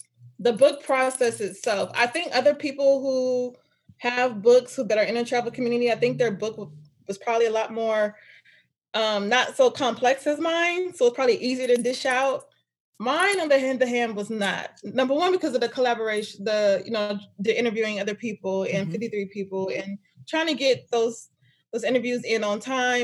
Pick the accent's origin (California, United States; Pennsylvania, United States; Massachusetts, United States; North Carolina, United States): California, United States; Bay Area; I'm originally from the Bay Area.